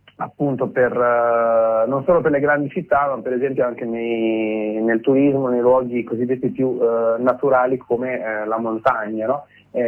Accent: Cervia, Emilia-Romagna, Italy; born there; Io per esempio vivo a Cervia, cioè sono nato a Cervia, una località della Riviera Romagnola che conta poco meno di 30.000 abitanti, residenti, stanziali, che in estate invece ospita 300.000 persone

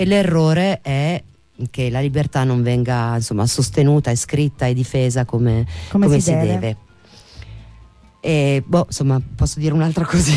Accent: Bologna, Emilia-Romagna, Italy; born there; Io alle elementari sono nata a Bologna.

